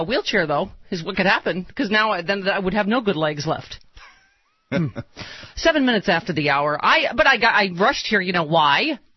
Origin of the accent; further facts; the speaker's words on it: Lockport, New York, United States; So I have not made it in my hometown of Lockport, New York until right this second.